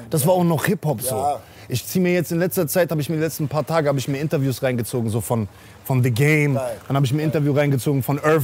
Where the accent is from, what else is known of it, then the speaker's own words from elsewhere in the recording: Mannheim, Baden-Württemberg, Germany; Da, wo ich herkomme, ich komme ja aus Mannheim.